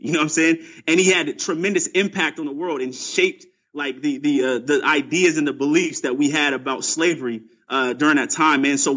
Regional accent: Portland, Oregon, United States; And I'm from Portland. I love my Blazers, and that picture just really speaks to me.

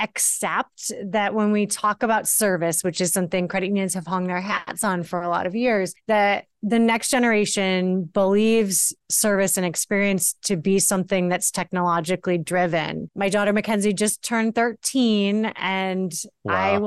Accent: Hillsdale, Michigan, United States; I grew up in Hillsdale, Michigan, which is a tiny town, the bottom of Michigan, right where Michigan, Ohio, and Indiana come together.

